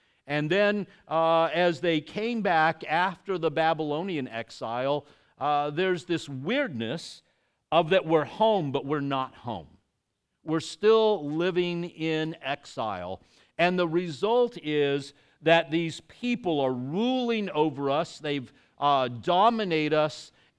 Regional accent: El Paso, Texas, United States; as we would say in my hometown of El Paso, he is the whole enchilada.

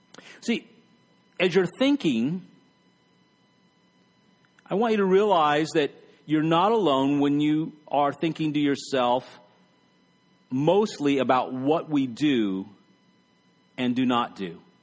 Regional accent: Texas, United States; And I grew up in West Texas.

